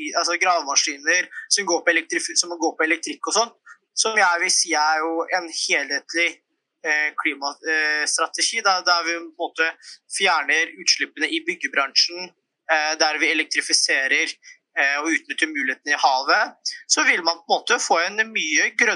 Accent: Drammen, Buskerud, Norway; er jo egentlig blitt veldig mye bedre enn da jeg vokste opp i Drammen.

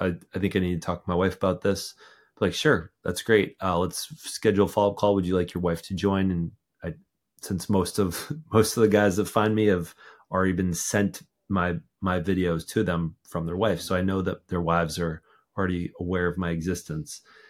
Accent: Texas, United States; And I was in Austin, Texas. So I was like, all right, I can get recognized in my home state.

